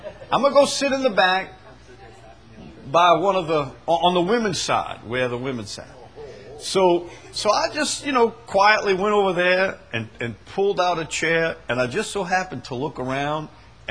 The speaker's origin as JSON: {"language": "English", "country": "United States", "said": "look, I'm an American. These are your crazy customs. We don't do that in America."}